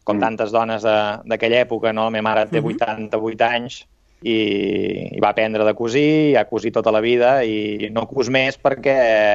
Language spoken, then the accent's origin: Catalan; Sabadell, Catalonia, Spain; jo he nascut i viscut a Sabadell tota la vida, tinc 54 anys, he viscut al centre des de sempre, de petitó els meus records comencen sobretot en un pis a la plaça del Mercat